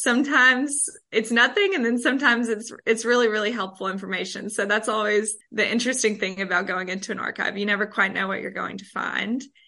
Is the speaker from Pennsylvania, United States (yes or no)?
no; Guntersville, Alabama, United States; I'm originally from Gunnersville, Alabama. Then went to UNA for my undergraduate studies, where I majored in English and history.